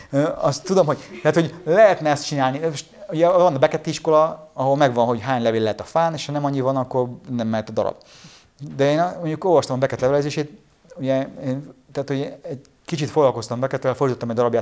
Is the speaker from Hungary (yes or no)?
no; Romania; én ugye úgy nőttem fel, hogy nagyon gyorsan megtanultam románul, a barátaim fel román volt, románul verekedtünk